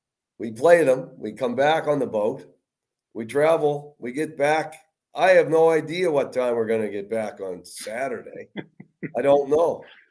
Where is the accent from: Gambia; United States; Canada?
Canada; Atlantic Canada; Well, it's back in my part. I'm from Atlantic Canada.